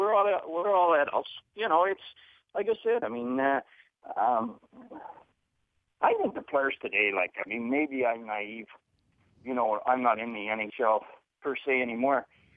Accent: Saskatoon, Saskatchewan, Canada; now in Las Vegas, United States; I never dreamt in my life growing up in Saskatoon I'd end up in Vegas.

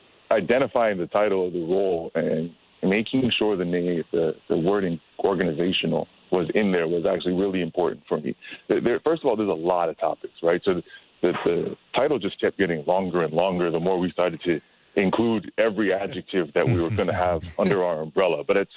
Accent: Mississauga, Ontario, Canada; also born or lived in Brampton; growing up in Mississauga and Brampton, going to Windsor

